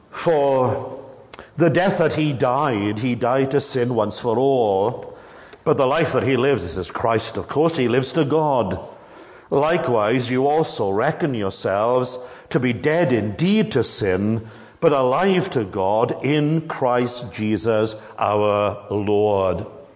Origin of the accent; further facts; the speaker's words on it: Clydach, Wales, United Kingdom; We're both from Clydach, from the village of Clydach.